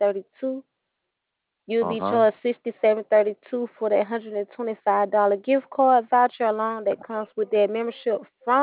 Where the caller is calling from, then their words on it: San Diego, California, United States; San Diego, California.